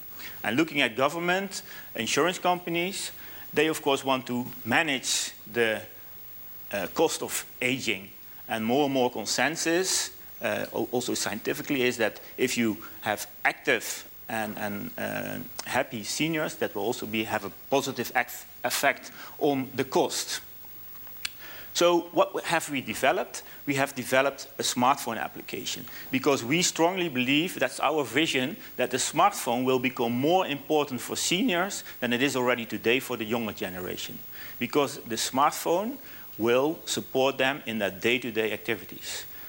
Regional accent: Netherlands; English is a second language; I'm from the Netherlands, so sorry for my English.

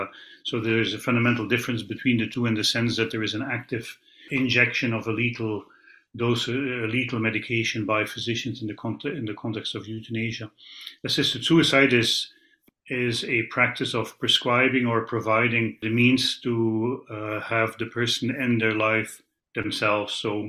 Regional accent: Belgium; first language Dutch; English is a second language; I'm originally from Belgium, Dutch-speaking

